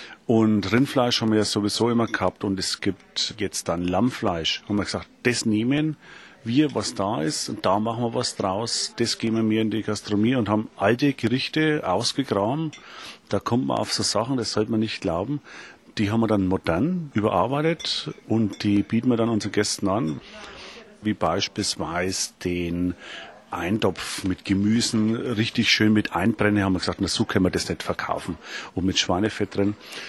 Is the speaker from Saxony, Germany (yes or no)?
no; Kühnhofen, Bavaria, Germany; Hansgörgl ist unser Hausberg, wo ich herkomme, aus Kühnhofen.